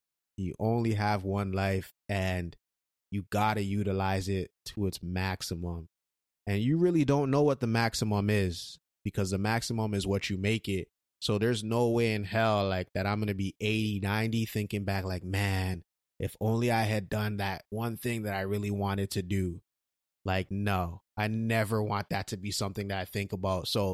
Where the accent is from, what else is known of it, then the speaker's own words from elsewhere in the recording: Canada; born there; my parents are immigrants, so they went through a lot just to get here. And I could have been born in Nigeria, but I was born in Canada